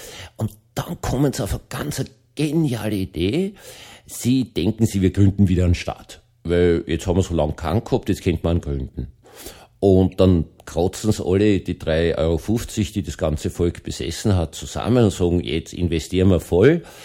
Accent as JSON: {"language": "German", "country": "Austria", "said": "Als Österreicher verstehe ich das total. Ich weiß nicht, ob ich es einem Deutschen erklären kann."}